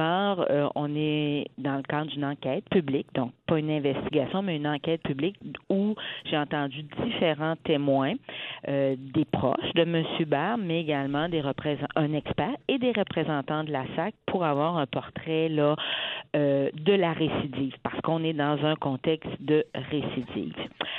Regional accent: Quebec City, Quebec, Canada; je voulais juste simplement vous remercier parce que je suis de Québec. Donc, ça me fait plaisir de que ma voix soit portée jusqu'en Outaouais.

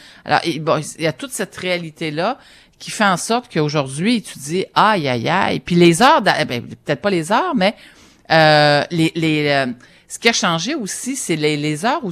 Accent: Quebec, Canada; j'ai fait comme plusieurs Québécois, parcouru un peu le Québec, un peu de Gaspésie parce que c'est ma région natale

